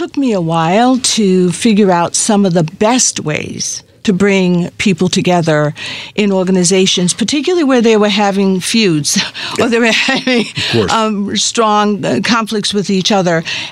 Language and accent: English; New York City, New York, United States; I'm from New York City originally.